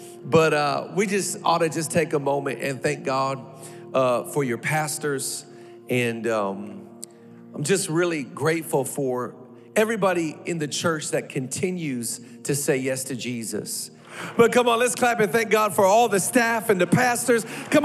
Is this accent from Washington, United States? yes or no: yes; Seattle, Washington, United States; I am a Seahawk fan. I'm from Seattle.